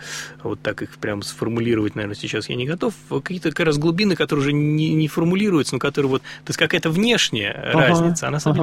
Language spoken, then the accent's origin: Russian; Moscow, Russia; мне, как коренному москвичу, крайне обидно.